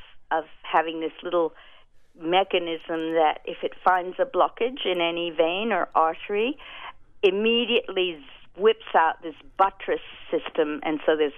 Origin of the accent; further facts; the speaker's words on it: Mexico City, Mexico; moved away as an adult; also born or lived in Sydney, Australia; now in New York City, United States; And I was born in New York City. It's a very New York couple, but I have a strange accent because I was brought up in Mexico City and Sydney, Australia, and I came back to New York when I was 29.